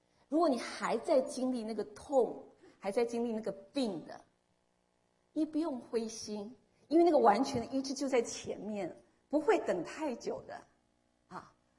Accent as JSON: {"language": "Chinese", "country": "China", "said": "我们中国人都很爱吃饭嘛"}